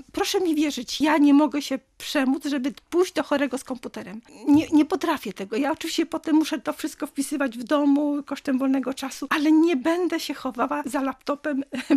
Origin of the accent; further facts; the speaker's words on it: Lublin Voivodeship, Poland; Ja pochodzę właśnie z bardzo religijnej rodziny. Pochodzę ze wsi, z takiej małej miejscowości. Pochodzę z Lubelszczyzny.